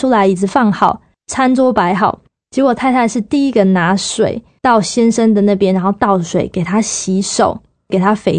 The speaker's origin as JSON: {"language": "Chinese", "country": "Taiwan", "tie": "born or raised there"}